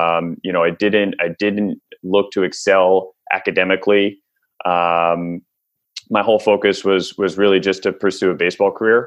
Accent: Gladstone, New Jersey, United States; So, I got, I'm from Gladstone, New Jersey, small little boutique town in Somerset County.

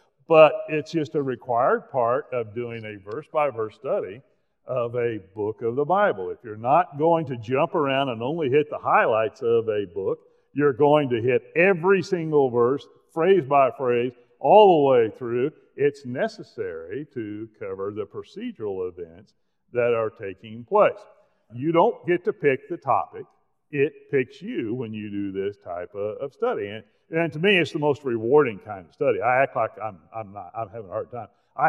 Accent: Oklahoma, United States; but I'm a guy from Oklahoma. You know, what can I say? Hebrew's not a native language for me, right?

